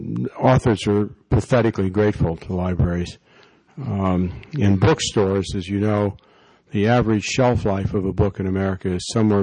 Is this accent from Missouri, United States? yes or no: yes; Kansas City, Missouri, United States; And I'm from Kansas City, the former Gateway to the West, where we think of St. Louis as the exit from the East.